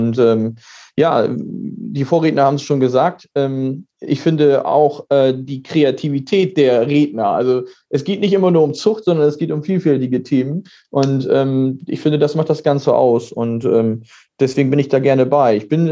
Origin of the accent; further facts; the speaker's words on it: Lower Saxony, Germany; Ich komme aus Ostfriesland. Das ist nordwestlich von Niedersachsen. Wir wohnen hier ziemlich nah an der holländischen Grenze.